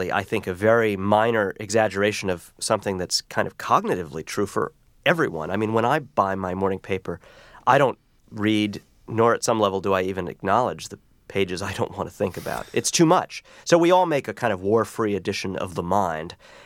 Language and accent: English; New York City, New York, United States; I am a New Yorker, and though I've gone away for long periods, I do kind of always reference this place.